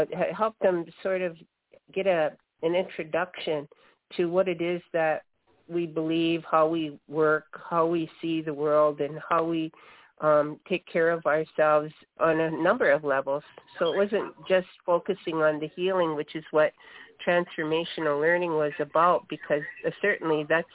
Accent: Six Nations of the Grand River, Ontario, Canada; I'm born and raised on the Six Nations Indian Reserve, which is near Toronto. We're just about an hour and a half south of Toronto, Ontario.

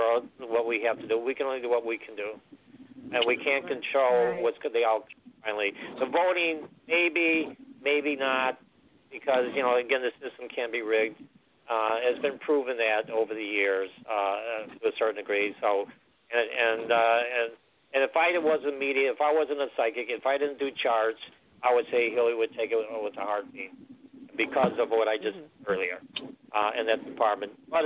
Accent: Chicago, Illinois, United States; now in Dallas, United States; Chicago is my hometown. I live in Dallas now.

